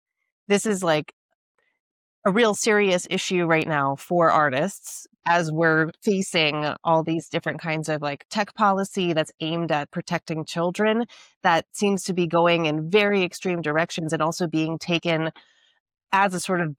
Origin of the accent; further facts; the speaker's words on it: United States; I am from the United States. I live in Europe, so I have my feet in sort of both policy places